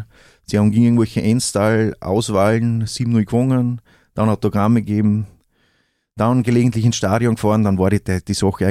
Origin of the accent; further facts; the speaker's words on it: Styria, Austria; ich bin ein Steirer. Zwar nur 300 Meter weg von der oberösterreichischen Grenze, aber das macht so einen riesengroßen Unterschied.